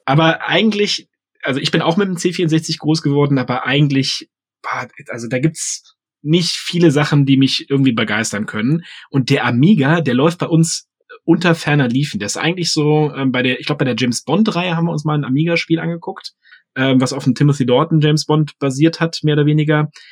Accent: East Germany, Germany; Und ich komme aus dem Osten.

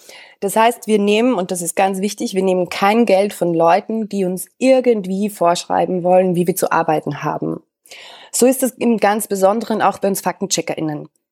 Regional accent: Austria; now in Berlin, Germany; Ich bin Österreicherin. Ich war bis vor ziemlich genau in einem Jahr eigentlich war ich noch in Österreich. Ich habe in Wien gearbeitet als Innenpolitikjournalistin für eine große Tageszeitung, die heißt Der Standard.

